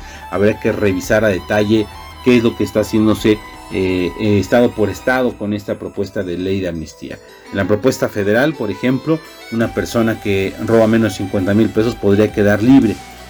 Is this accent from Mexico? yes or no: yes; Mexico; es un tema que debe ponernos a reflexionar a todos como mexicanos